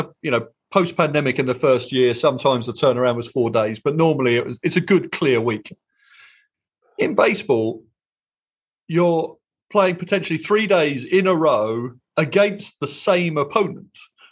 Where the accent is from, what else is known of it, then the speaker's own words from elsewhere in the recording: England, United Kingdom; now in United States; As an English person, like, when we watch football, we watch sport.